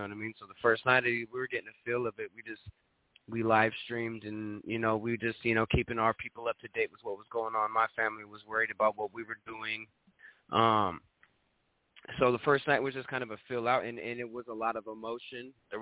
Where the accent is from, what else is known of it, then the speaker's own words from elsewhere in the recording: Eugene, Oregon, United States; I'm from Eugene, Oregon, out of the Pacific Northwest.